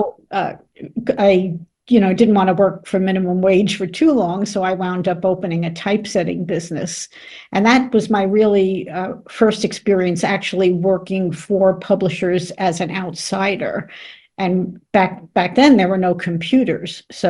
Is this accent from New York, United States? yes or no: yes; New York, United States; I grew up in New York, and I was going out on job interviews after getting out of school